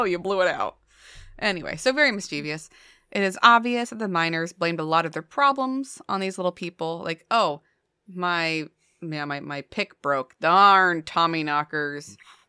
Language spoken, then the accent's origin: English; Millville, United States; I'm from Millville.